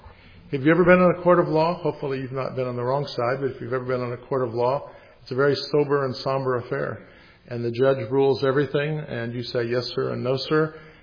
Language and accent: English; United States; I mean, I grew up in America. I heard about Jesus from the time I was a little kid.